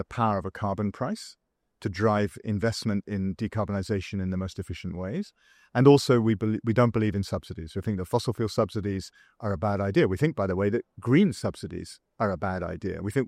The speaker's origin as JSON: {"language": "English", "country": "United Kingdom", "said": "You know, I'm British and I come from a country which is determined to go for renewable power."}